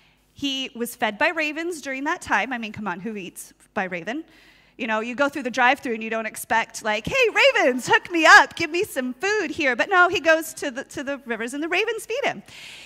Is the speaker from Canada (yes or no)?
no; California, United States; I'm from Southern California, so you guys know all sorts of crazy television series. There's Hollywood. Everything is drama all the time, right? So enter me, the person who grew up in that drama.